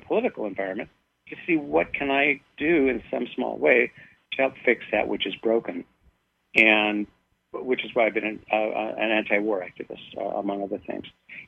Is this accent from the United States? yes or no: yes; Los Angeles, California, United States; also born or lived in Chico / Eureka; I was raised in Los Angeles, so all politics was local. And I moved to Chico, California, a small college town where I worked for a regional planning agency.